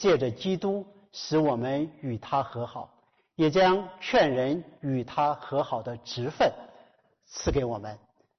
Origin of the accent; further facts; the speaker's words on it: Yantai, Shandong, China; 是到了我的家乡山东烟台的登州